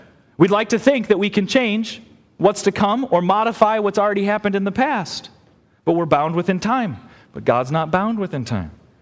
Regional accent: Illinois, United States; now in Michigan, United States; I grew up in Illinois, and in Illinois they have much better storms than here in Michigan.

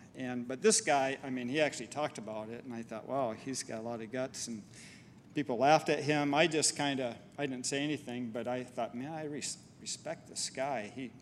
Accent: South Haven, Michigan, United States; We moved from South Haven to Grand Rapids.

